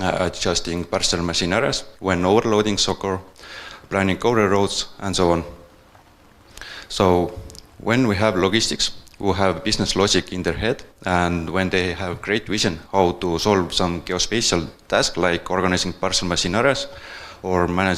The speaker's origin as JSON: {"language": "English", "country": "Estonia", "second_language": "English", "said": "I'm from Estonia"}